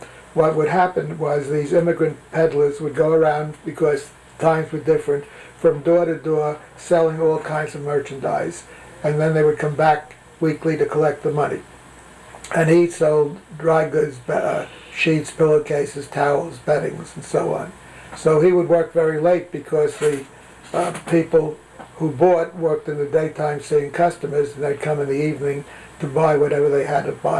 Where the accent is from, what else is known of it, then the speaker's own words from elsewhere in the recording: Brooklyn, New York, United States; born there; I was born in Brooklyn, New York on February 27th, 1919.